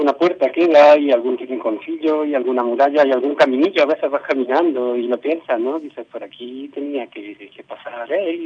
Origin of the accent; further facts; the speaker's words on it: Córdoba, Andalusia, Spain; moved away as an adult; also born or lived in Madrid; yo nací en Córdoba y me crié en Córdoba hasta los 18 años, que marché a Madrid a estudiar la carrera.